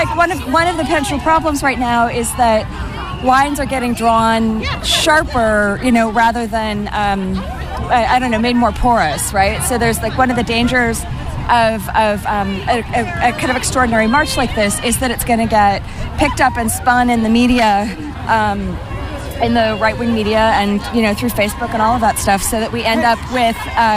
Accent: Richmond, Virginia, United States; I'm from Richmond, Virginia.

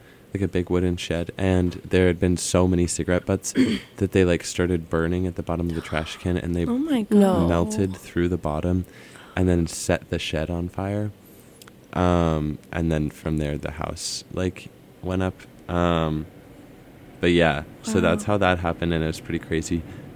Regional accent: Boulder, Colorado, United States; also born or lived in Nederland; I am from Boulder, Colorado, and I was, like, born in Boulder, but I spent the first 2 years of my life in Nederland, which is like a little mountain town.

